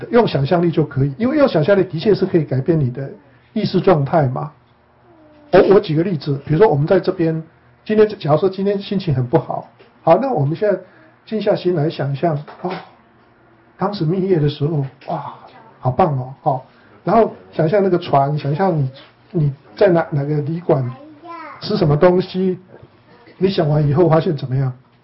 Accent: Taiwan; moved away; 我从台湾过来的时候叫我说跟人家挥手啊

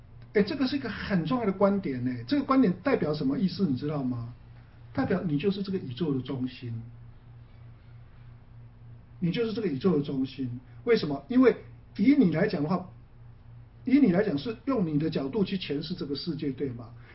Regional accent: China; 就符合我们中国人讲过一句话嘛

